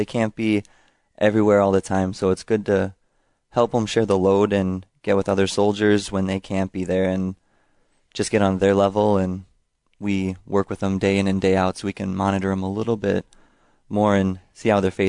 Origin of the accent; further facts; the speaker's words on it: Minnesota, United States; born there; now in Iowa, United States; Sorry, I'm in Iwegian now. I was born in Minnesota, but yep, I moved.